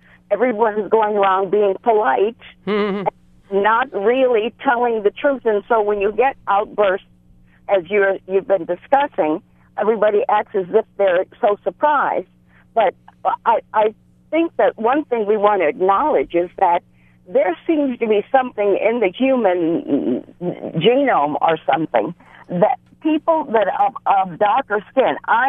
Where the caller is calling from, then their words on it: Kapaa, Hawaii, United States; Aloha. I'm calling from Kapaa on Kauai.